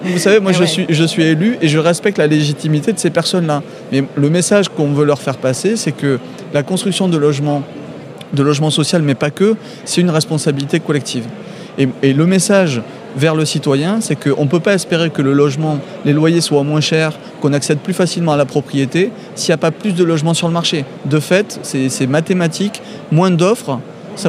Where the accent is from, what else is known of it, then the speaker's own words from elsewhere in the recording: Toulouse, Occitanie, France; moi en tant que Toulousain